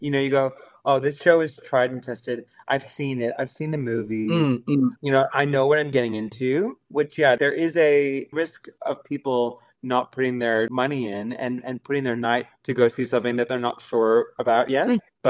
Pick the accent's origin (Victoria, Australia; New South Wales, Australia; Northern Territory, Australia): New South Wales, Australia; Sydney; I'm from Sydney myself